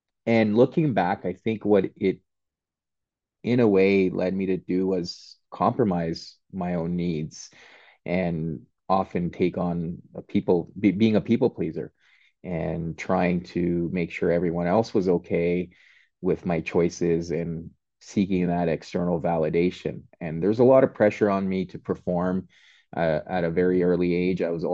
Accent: Montreal, Quebec, Canada; I grew up in Montreal to immigrant parents. So had to balance, and I've talked about this a lot quite in the past as well, but had to balance two cultures, one at home, a very traditional culture. My parents had immigrated from Pakistan.

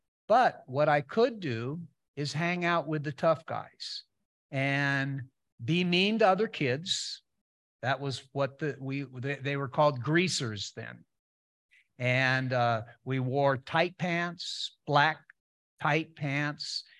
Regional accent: Walnut Creek, California, United States; I grew up in Walnut Creek, California, and my dad was a school teacher.

